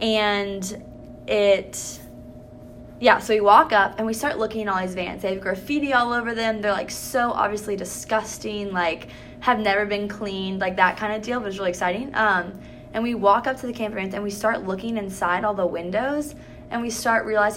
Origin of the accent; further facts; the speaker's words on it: United States; I was like, look, I'm American, I don't know how to drive a stick shift.